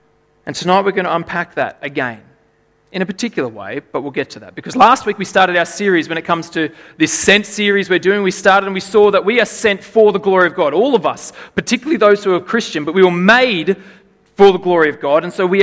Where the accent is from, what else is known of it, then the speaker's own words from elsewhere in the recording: Lithgow, New South Wales, Australia; And then there's Lithgow, my hometown.